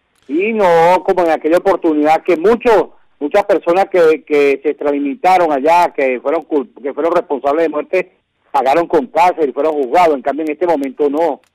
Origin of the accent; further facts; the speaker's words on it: Venezuela; como venezolanos nos emociona el heroísmo de nuestro pueblo